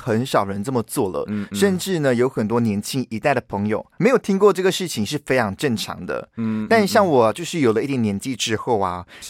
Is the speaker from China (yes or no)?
no; Malaysia; 所以我们马来西亚人啊之所以大家可能会觉得那么会吃辣呢，从婴儿开始就被训练到